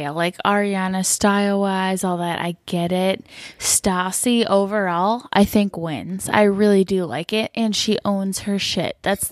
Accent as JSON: {"language": "English", "region": "Minnesota", "country": "United States", "said": "Not because I'm from Minnesota"}